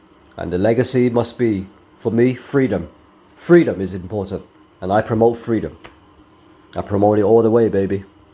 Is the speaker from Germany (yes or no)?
no; Hong Kong; really, I'm from Hong Kong.